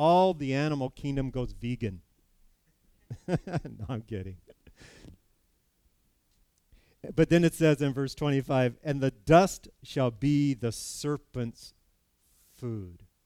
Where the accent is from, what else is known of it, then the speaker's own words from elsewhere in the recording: California, United States; I grew up in California, and we go to General Grant's